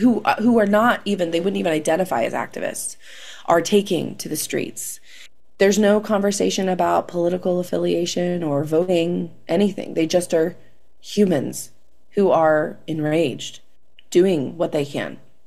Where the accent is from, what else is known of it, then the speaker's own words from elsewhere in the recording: Virginia, United States; Growing up outside of Washington, D.C. in Northern Virginia, protesting is just in my blood.